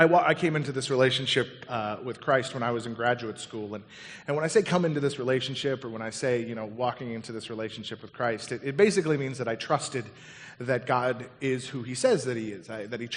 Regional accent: Colorado, United States; I grew up in Colorado, and in 1993, my life was forever changed when the Colorado Rockies came into play.

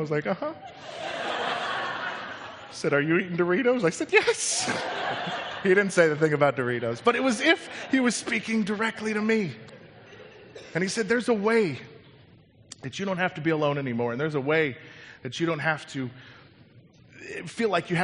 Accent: Colorado, United States; I had been dabbling in marijuana and drugs, and I grew up in Colorado, so there you go. But But I had moved down to Alabama.

